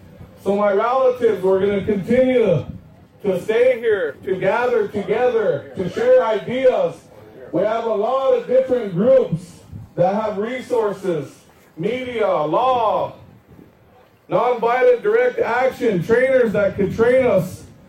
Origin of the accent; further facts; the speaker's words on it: Manderson, South Dakota, United States; I'm from the Oyuste Band on the Pine Ridge Reservation, otherwise known as Manderson.